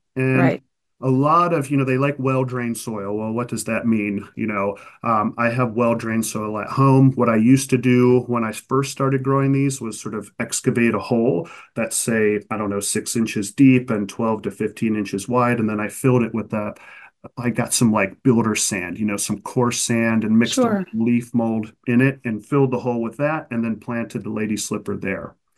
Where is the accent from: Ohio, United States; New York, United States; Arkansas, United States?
Ohio, United States; Cleveland; I was from Cleveland, I'm from Cleveland, Ohio, and my family would take me to the Holden Arboretum to study trees.